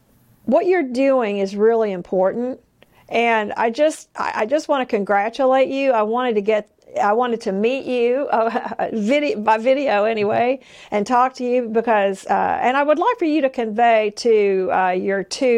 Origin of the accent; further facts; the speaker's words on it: Oklahoma City, Oklahoma, United States; Well, I'm from Oklahoma City, and I've always kind of identified with Fort Worth.